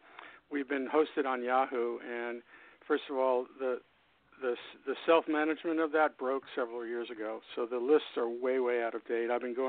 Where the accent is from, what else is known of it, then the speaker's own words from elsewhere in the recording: New York, United States; myself included, since I grew up here in New York